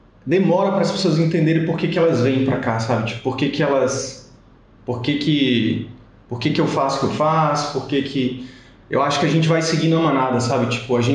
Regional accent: Northeast Region, Brazil; Eu venho de uma família muito humilde, né? Eu sou do interior do Nordeste.

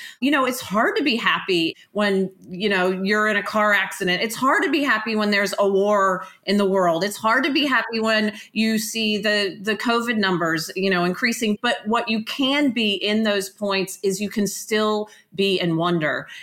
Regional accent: Atlanta, Georgia, United States; moved away as an adult; I was born and raised in Atlanta. So I'm a Georgia peach, a Southern girl, basically a very privileged background

